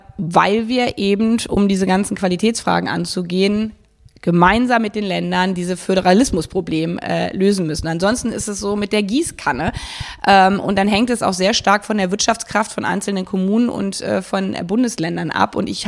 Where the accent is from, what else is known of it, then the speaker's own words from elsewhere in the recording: Hanover, Lower Saxony, Germany; weil ich in Westdeutschland geboren bin, weiß ich es aus meiner Heimatstadt Hannover